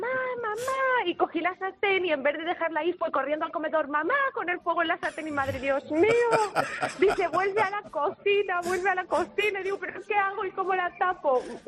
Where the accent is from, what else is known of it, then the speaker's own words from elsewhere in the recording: Spain; pero soy española